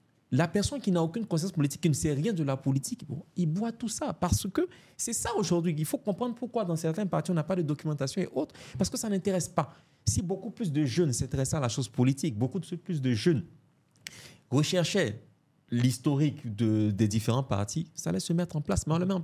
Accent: Côte d’Ivoire; Chez nous, en Côte d'Ivoire, on n'a même pas la notion de sympathisant.

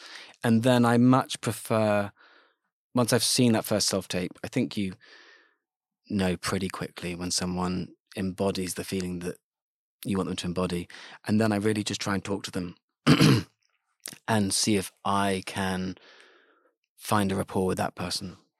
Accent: London, United Kingdom; also born or lived in Kentish Town; I grew up in London, I grew up in fairly central North London, Kentish Town.

